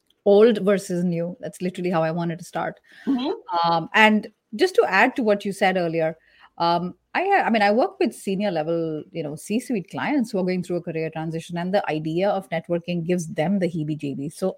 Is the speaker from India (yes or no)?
yes; India; moved away as an adult; also born or lived in Uruguay / Chile; I am originally from India, born and bred, and moved to South America around like in my mid-20s. Lived in Uruguay and Chile.